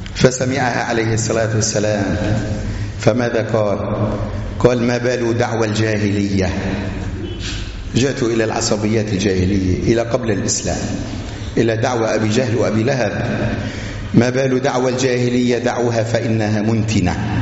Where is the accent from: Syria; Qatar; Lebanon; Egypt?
Lebanon; Tripoli, North Governorate; اللي عم يجري في بلدنا طرابلس